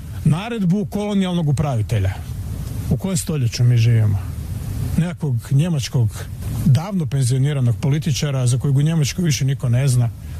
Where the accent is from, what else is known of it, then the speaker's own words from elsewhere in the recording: Croatia; mi kao Hrvati, ovo je naša država.